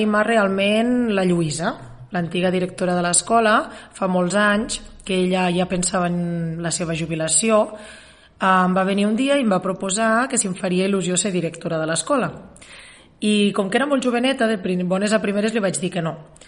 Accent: Guissona, Catalonia, Spain; és que tinc 39 anys, que sóc nativa de Guissona, d'una població de la província de Lleida

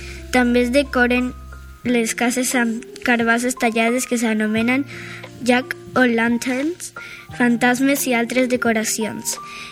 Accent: United States; soc dels Estats Units. He vingut a Espanya per veure les diferències entre el Halloween dels Estats Units i el d'Espanya.

